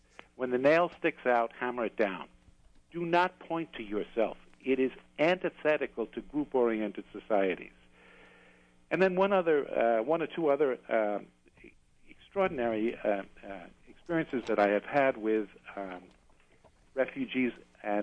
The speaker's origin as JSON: {"language": "English", "town": "New York City", "region": "New York", "country": "United States", "said": "You know, I'm from New York City. And if you weren't seeing a therapist in New York City, they thought you were crazy, right? It was a completely different thing that we're brought up with."}